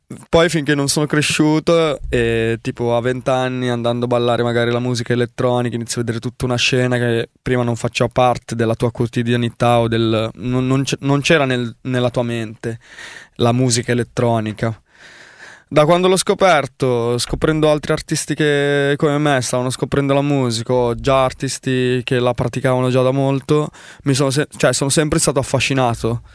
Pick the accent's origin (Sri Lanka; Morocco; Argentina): Sri Lanka; io sono originario dello Sri Lanka, i miei genitori si sono trasferiti qua molto tempo fa, quindi da circa nell'89-90